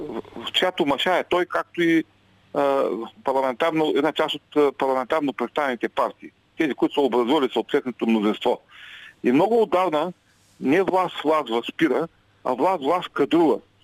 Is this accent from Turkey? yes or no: yes; Turkey; от Турция съм.